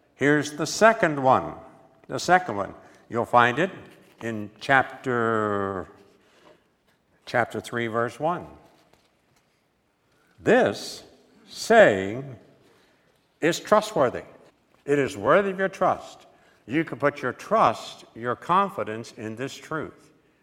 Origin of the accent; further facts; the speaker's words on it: West Virginia, United States; I'm from West Virginia. I never seen nothing quite that big before.